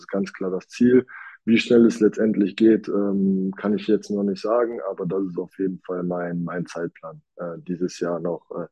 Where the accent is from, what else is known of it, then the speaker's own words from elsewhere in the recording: Hagen, North Rhine-Westphalia, Germany; Ich meine, ich komme aus Hagen, war nie wirklich weiter weg als 30 Minuten, war immer in der Region NRW